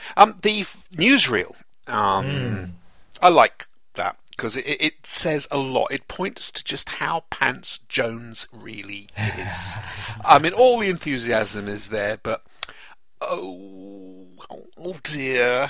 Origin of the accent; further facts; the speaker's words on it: Jersey; I'm from Jersey.